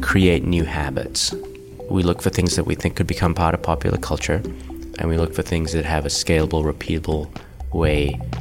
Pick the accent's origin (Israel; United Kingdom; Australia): Australia; moved away as an adult; now in United States; I grew up in Australia. I didn't move to America until 96. I actually didn't become a citizen until last year.